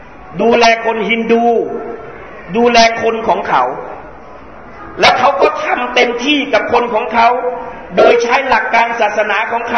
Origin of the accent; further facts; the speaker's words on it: Southern Thailand, Thailand; แล้วพี่น้องมุสลิมเราชาวใต้ขึ้นเครื่องบ